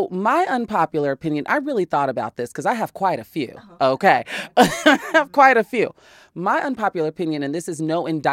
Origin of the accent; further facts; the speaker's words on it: Chicago, Illinois, United States; I'm from Chicago.